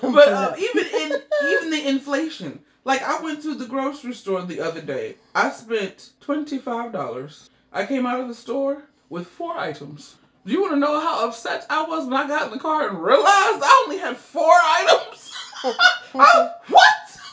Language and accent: English; New York, United States; is this because I'm from New York and he's from here?